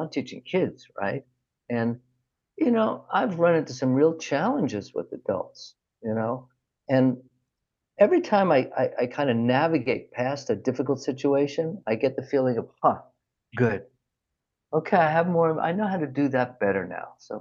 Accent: New York City, New York, United States; So I grew up in New York City, and you know, in my 20s, I was with my good friend, and we were in a bank.

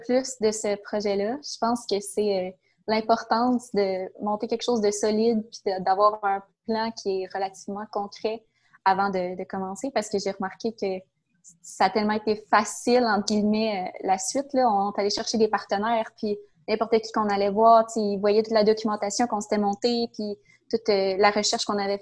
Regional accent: Victoriaville, Quebec, Canada; Moi, c'est sûr, je viens de Victoriaville, mais ça faisait plusieurs années que je vivais à l'extérieur pour les études et tout ça.

